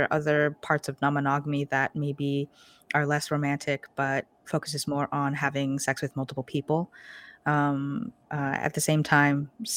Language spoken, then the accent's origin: English; Portland, Oregon, United States; I'm born and raised in Portland, Oregon. My family is from Taiwan and China.